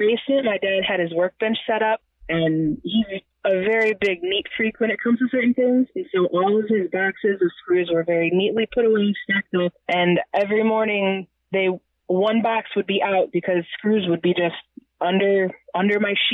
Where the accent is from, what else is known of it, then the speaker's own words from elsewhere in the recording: Missouri, United States; Well, I'm just 26, born and raised in Missouri.